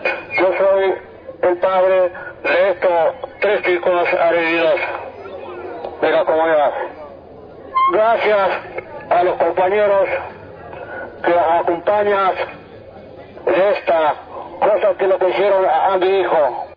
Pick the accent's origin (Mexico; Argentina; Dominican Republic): Argentina; Yo, como argentino originario en esta república